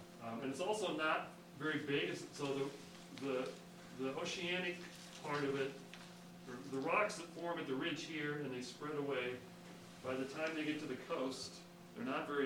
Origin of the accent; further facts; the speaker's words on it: Washington, United States; So I'm from in the middle, I'm from Washington, and I just lump them all together and call them the one.